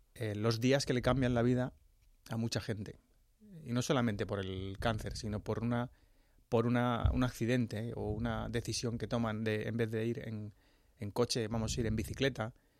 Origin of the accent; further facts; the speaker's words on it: Madrid, Community of Madrid, Spain; also born or lived in Getafe / Pinto; nací en Madrid, en La Milagrosa, ajá, que está bastante en el centro. Y luego viví en Getafe y después en Pinto.